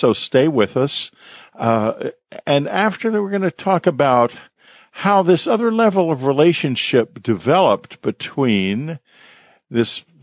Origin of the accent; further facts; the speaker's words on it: Texas, United States; I'm from South Texas and know them well.